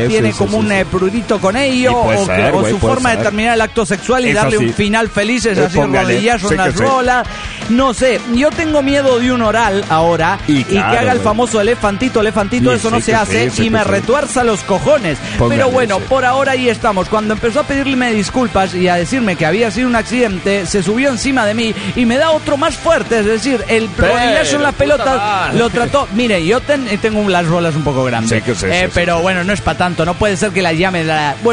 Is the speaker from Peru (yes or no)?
yes; Peru; now in Tampa, United States; No es que Florida y Tampa hayan trasladado al Perú, sino que … que resido en Tampa, Florida, ahora vine a mi tierra natal.